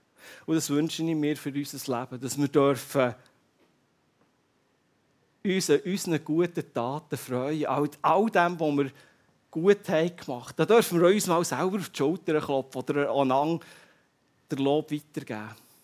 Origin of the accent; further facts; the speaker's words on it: Switzerland; das sind wir Schweizer.